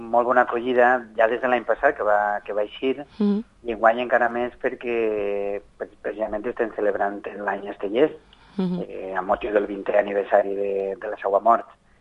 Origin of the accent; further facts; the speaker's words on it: Valencian Community, Spain; a Gandia, que és una ciutat que està a prop del meu poble